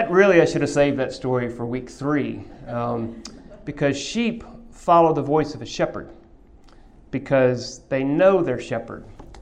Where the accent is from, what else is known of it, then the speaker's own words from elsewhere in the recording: Texas, United States; Disclaimer, I'm from Texas, so that's kind of fun. I love to say that. I grew up in a small town. A lot of my friends did have cattle.